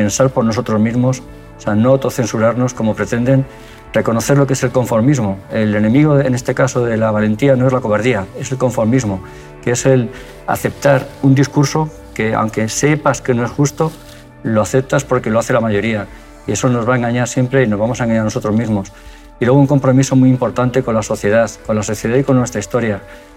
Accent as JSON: {"language": "Spanish", "country": "Spain", "said": "yo como español me siento obligado a decir"}